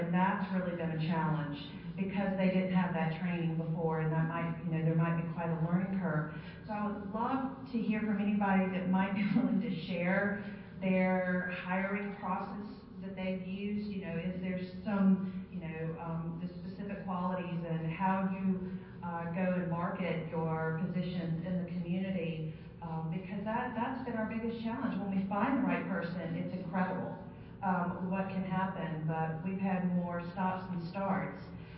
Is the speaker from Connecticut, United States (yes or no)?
no; South Carolina, United States; Yes, I'm from South Carolina, and I worked for and now am consulting to train community, what we call community parents, for a private nonprofit organization.